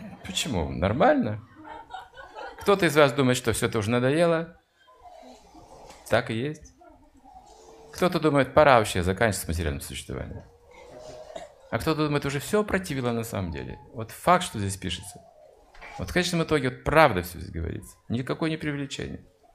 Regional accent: Siberia, Russia; ну мы сибиряки, что за холод в Вриндаване, там даже нуля они практически не бывают, это редко. Нам разве это холод? У нас-то минус 40 бывает, минус 45 в Сибири.

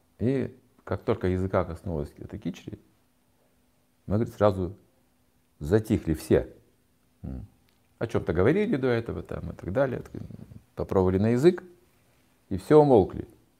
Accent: Russia; И тут мы приехали, коммунисты из России

